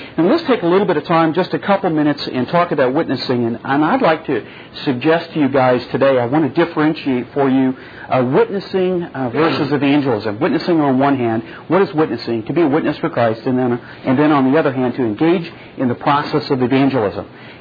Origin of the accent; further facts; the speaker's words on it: Oklahoma City, Oklahoma, United States; I'm also from Oklahoma City.